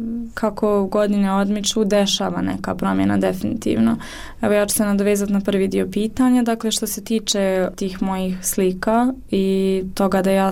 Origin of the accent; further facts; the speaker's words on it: Bosnia & Herzegovina; pogotovo jer dolazim iz Bosne, nemamo puno žena umjetnica ovdje